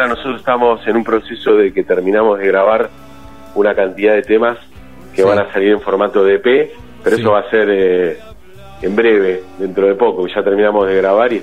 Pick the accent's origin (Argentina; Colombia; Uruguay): Argentina; Buenos Aires; Nosotros algunos somos porteños, otros viven en la provincia de Buenos Aires